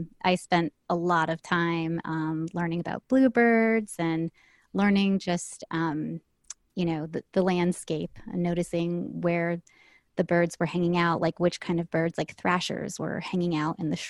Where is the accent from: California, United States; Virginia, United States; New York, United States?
Virginia, United States; now in Maryland, United States; So I live in Maryland. I was born and raised in Virginia, and I've lived all over the place, but I live in Maryland now.